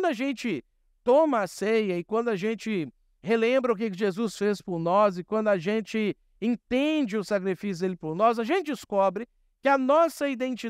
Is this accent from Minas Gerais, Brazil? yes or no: yes; Minas Gerais, Brazil; Videozinho, gente, eu sou mineiro. Quando eu falo no diminutivo, eu não estou menosprezando.